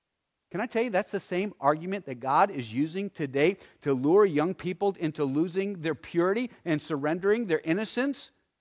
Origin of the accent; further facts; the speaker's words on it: Arizona, United States; But I can tell you, I grew up in Arizona, and just to walk out, to take the dog for a walk, I could run into a rattlesnake.